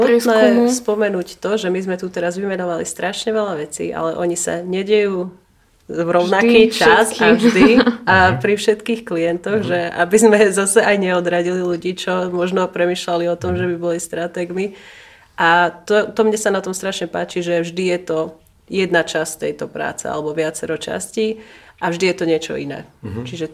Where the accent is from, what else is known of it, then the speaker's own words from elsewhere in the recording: Šaľa, Nitra Region, Slovakia; z 80% mojej práce vychádzam z insightov, ktoré mám z môjho rodného mesta. Mm-hmm. Že naozaj tam vidím to skutočné zošale.